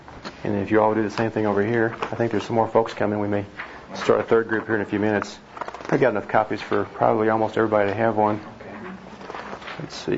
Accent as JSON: {"language": "English", "town": "Dallas", "region": "Texas", "country": "United States", "also_born_or_lived": "Fort Worth / Denton", "lives_now": "Colorado Springs, United States", "said": "I'm from Colorado Springs, not too unrecently from Texas, and being from Dallas originally"}